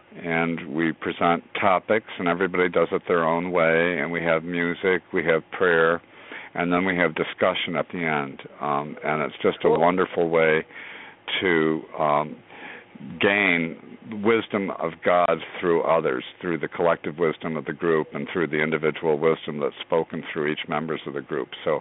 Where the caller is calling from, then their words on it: New York, United States; I'm in upstate New York